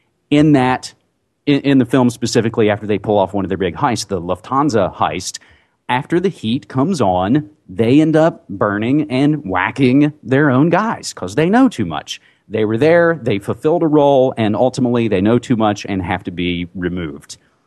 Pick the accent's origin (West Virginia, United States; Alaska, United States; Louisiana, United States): West Virginia, United States; Lindy England, who was unfortunately from my home state of West Virginia